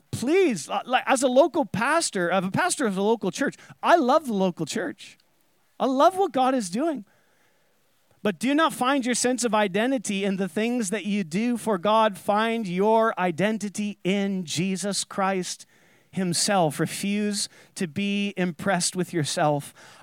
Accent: Ontario, Canada; I was born in the Niagara region, and I've been here for my whole life.

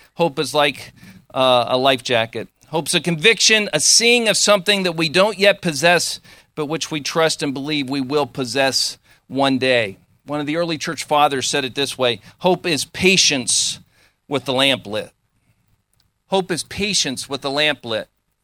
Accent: Pennsylvania, United States; also born or lived in Maryland; I grew up along the Potomac River in western Maryland. I grew up in Pennsylvania, but we had a lot on the Potomac River.

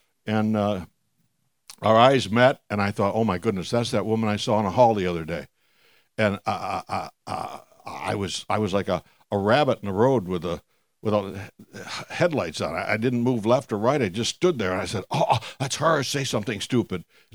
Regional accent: Williamsville, New York, United States; as a kid growing up in Williamsville, New York, we were a family that didn't have much money for many years.

